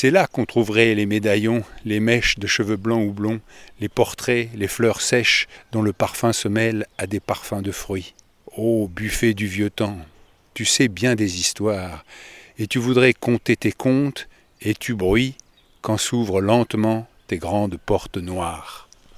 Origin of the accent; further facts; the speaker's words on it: Paris, Île-de-France, France; Non, je suis parisien.